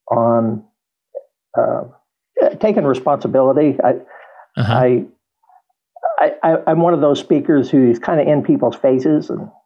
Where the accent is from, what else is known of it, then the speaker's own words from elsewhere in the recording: Indiana, United States; I grew up in southern Indiana near Bloomington.